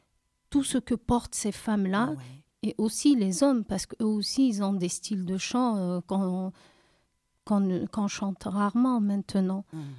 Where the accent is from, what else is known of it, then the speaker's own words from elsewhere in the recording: Algeria; moved away as an adult; now in Marseille, France; Oui, je suis arrivée un jour de Mistral en septembre 2008.